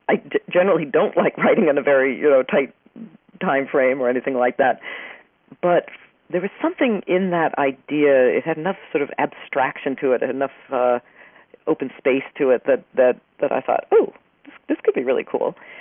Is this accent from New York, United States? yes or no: yes; Oneonta, New York, United States; And an actual event happened in my hometown of Oneonta, at least 10 years ago